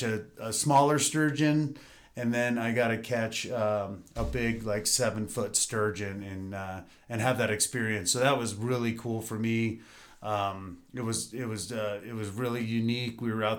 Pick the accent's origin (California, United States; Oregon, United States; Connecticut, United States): Oregon, United States; Bend; you know, I grew up in Bend, and I, you know, worked on the Deschutes, and I was down in the Dalles a lot